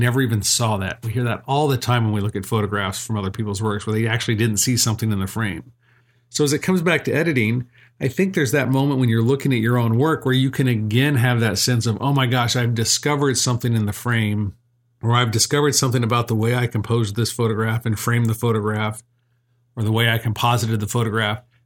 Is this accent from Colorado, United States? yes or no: yes; Colorado, United States; I grew up in Colorado, I went to the museum in Denver